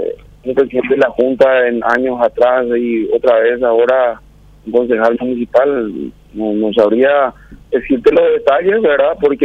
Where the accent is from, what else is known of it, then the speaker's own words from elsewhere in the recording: Paraguay; Yo soy paraguayo, yo amo mi país, amo mi ciudad que es Capitambao, una ciudad que muchos tiempos estuvo aislado